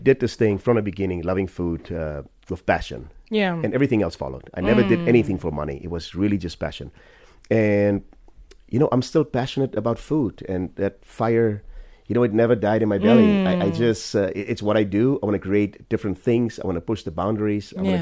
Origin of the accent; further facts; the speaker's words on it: South Africa; first language Afrikaans; English is a second language; That's my mother tongue. My mom would beat my ass. So they just joking, man. But it's the point I'm trying to make is it's so good to be back. It's this is home. This will always be home.